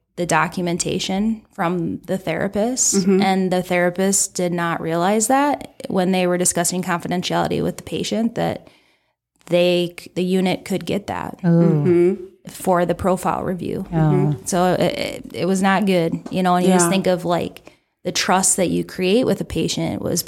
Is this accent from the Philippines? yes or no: no; Woonsocket, United States; my hometown is Woonsocket, and, there were four young boys who perished in a car accident.